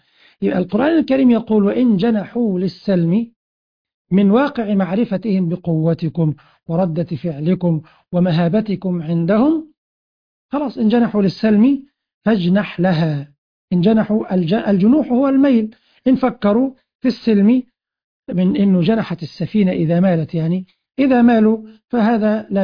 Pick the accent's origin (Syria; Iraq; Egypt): Egypt; بلدنا مصر